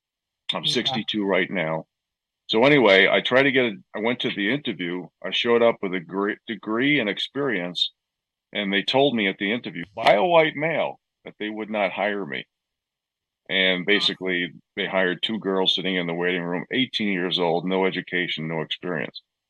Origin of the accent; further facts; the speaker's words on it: New York, United States; You know, I grew up in New York. I enjoyed New York. I enjoyed the nightclubs.